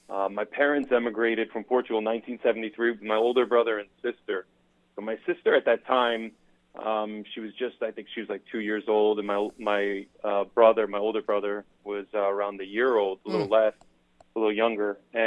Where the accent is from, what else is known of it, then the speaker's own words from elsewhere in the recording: Kearny, New Jersey, United States; my twin brother, I have an identical twin, he and I we came later in life and were born and raised in Kearney.